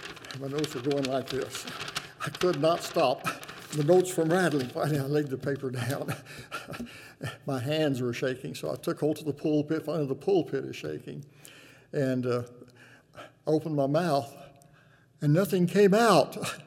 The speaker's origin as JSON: {"language": "English", "region": "Texas", "country": "United States", "tie": "born or raised there", "said": "I was raised in Texas on a farm, and a chicken has grit in their craw."}